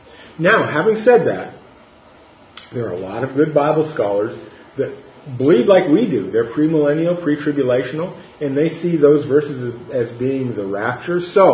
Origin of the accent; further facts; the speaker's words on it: Oregon, United States; Okay, I grew up on the Oregon coast, and I did a lot of hunting.